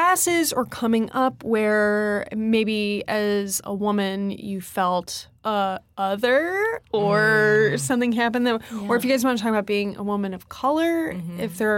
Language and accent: English; Midwest, United States; I grew up in the Midwest, oldest to two younger brothers.